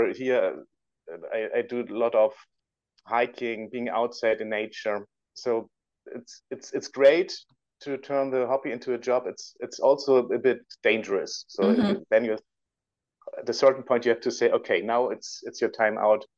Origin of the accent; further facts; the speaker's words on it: Föhr, Schleswig-Holstein, Germany; English is a second language; my hometown in northern Germany. I'm from an island. It's called Föhr. It's also almost Denmark.